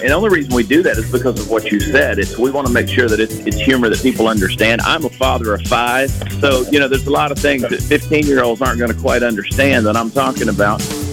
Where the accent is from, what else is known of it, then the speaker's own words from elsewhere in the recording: Georgia, United States; Listen, man, I grew up in Georgia, man, where my family tree was a brush pile, bro. We were country folks.